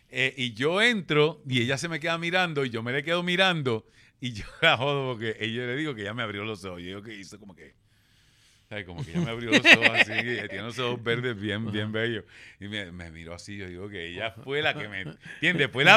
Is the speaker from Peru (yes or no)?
no; Carolina, Puerto Rico; Y yo soy un cabro de Carolina, ¿entiendes?